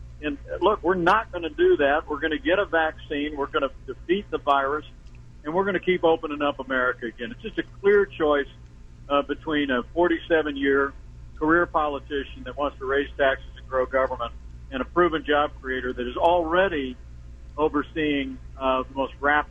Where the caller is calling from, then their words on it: Traverse City, Michigan, United States; I'm actually sitting on the tarmac. Traverse City, Michigan.